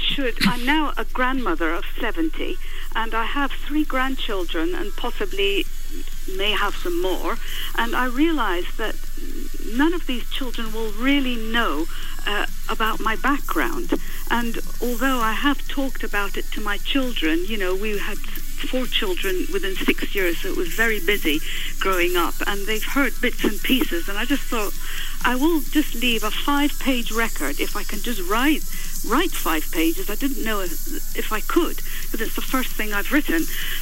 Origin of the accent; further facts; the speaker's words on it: Iran; moved away; also born or lived in Switzerland; And so obviously we relocated to Iran in the 60s, and I lived there, but subsequently came over to Britain to do a doctorate in English literature, and then went back